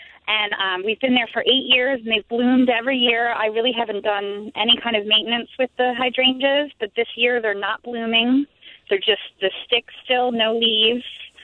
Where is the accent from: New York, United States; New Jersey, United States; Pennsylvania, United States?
Pennsylvania, United States; Glenolden; I'm from Glen Olden, Pennsylvania.